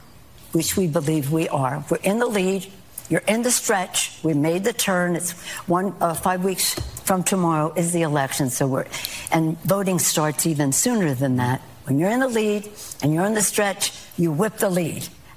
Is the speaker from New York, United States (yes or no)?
no; Maryland, United States; now in California, United States; I'm from Maryland originally. I've been in California.